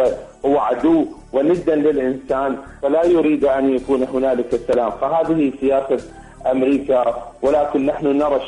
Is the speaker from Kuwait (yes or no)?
no; Iraq; من العراق، شكرا جزيلا لكم